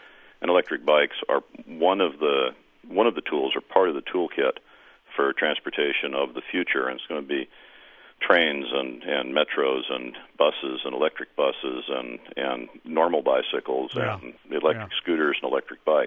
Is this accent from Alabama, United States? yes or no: no; Fort Myers, Florida, United States; In my hometown in Fort Myers, we have a glorious bike pass system